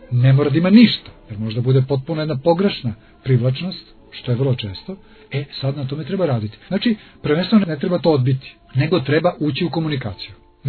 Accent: North Macedonia; Ja sam, ne znam, iz Makedonije.

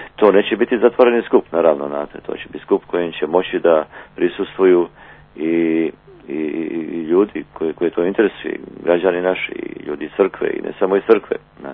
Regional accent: Montenegro; Mi prije svega znamo kako je ovdje kod nas u Crnoj Gori

